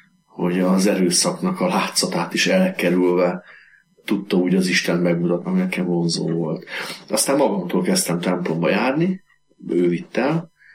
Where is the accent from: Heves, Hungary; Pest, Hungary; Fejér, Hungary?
Fejér, Hungary; Székesfehérvár; born there; Székesfehérváron születtem 1974-ben